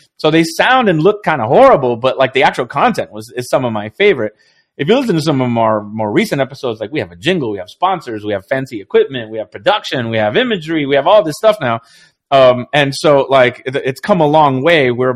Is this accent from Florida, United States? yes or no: yes; Florida, United States; I grew up in South Florida on the edge of the Everglades. I spent most of my early childhood outside in the bush, mm-hmm. in the swamp.